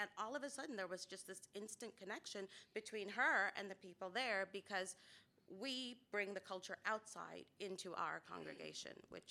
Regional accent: Trinidad & Tobago; now in United States; I'm actually a foreigner. I'm from Trinidad.

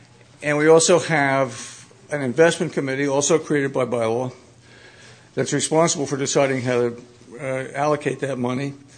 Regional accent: Pittsburgh, Pennsylvania, United States; Hi, guys. … from Pittsburgh.

